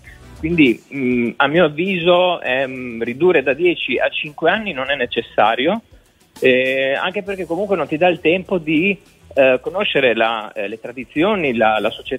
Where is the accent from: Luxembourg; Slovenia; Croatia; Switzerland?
Slovenia; now in Italy; vivo in Italia da 33 anni. Sono sloveno e non ho mai avuto la necessità di chiedere la cittadinanza italiana.